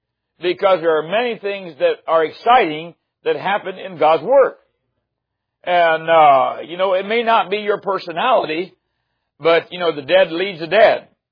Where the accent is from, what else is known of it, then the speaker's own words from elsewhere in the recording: Ohio, United States; now in Tennessee, United States; And I'm originally from Ohio, and the Browns haven't done anything either. And but I live in Tennessee, and Titans, they haven't didn't do anything this year either.